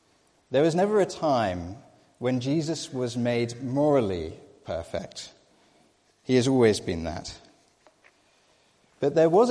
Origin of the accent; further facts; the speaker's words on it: Scotland, United Kingdom; I grew up in Scotland, and where I grew up, there were a number of castles near us